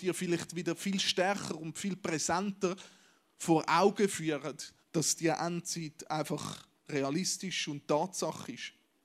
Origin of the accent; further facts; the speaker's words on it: Switzerland; als Schweizer in einer Zeit leben, wo es uns endlich finanziell und rein körperlich so gut geht, oder?